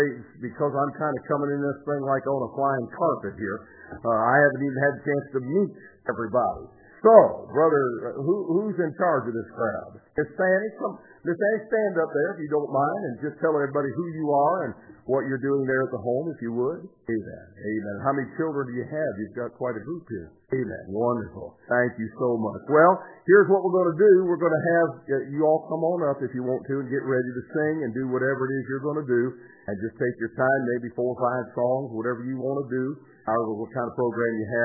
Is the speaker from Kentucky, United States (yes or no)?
no; Michigan, United States; now in Columbia, United States; I remember when I was growing up in Michigan, our church there supported the children's home up there.